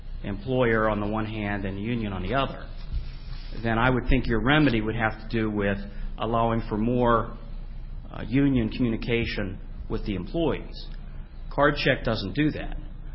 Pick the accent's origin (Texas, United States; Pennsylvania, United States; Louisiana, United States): Pennsylvania, United States; Pittsburgh; I come from Pittsburgh, a city that has sustained just a tremendous amount of damage from unionism.